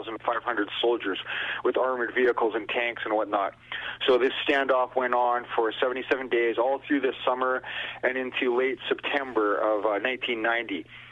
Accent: British Columbia, Canada; I'm from the Kwakwaka'wakw Nation on the Pacific Northwest coast of so-called Canada

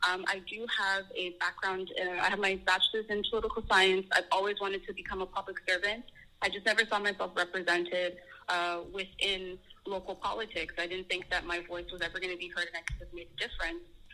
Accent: Montreal, Quebec, Canada; I was born and raised in Little Burgundy, and very similar to what you said, growing up, I could walk down the street and see a lot of people that looked like me. I'm a dark-skinned black woman

